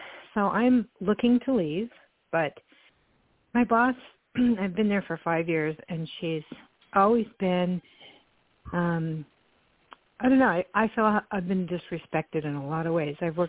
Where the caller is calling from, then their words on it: Concord, California, United States; I'm calling from California.